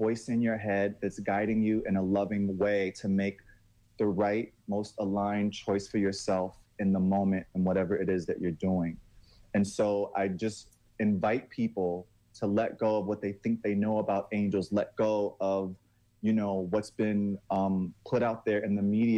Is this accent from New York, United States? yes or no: yes; New York City, New York, United States; also born or lived in Korea; Like I grew up in the South Bronx. I graduated from high school. Then I went straight into the Air Force.